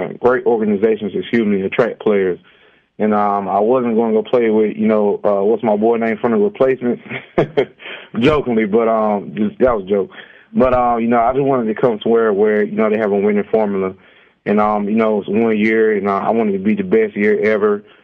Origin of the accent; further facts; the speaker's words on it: Goldsboro, North Carolina, United States; I grew up in Goldsboro, North Carolina. I went to Goldsboro High School.